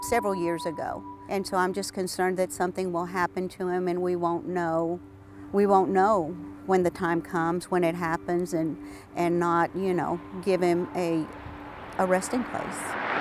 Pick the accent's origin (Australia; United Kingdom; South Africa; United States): United States; Tyler, Texas; I'm from Tyler, Texas.